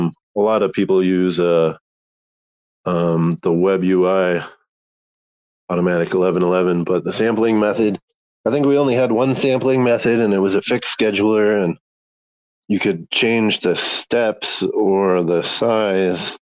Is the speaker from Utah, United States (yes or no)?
yes; Utah, United States; also born or lived in Tennessee; as I was moving back to my home state of Utah from Tennessee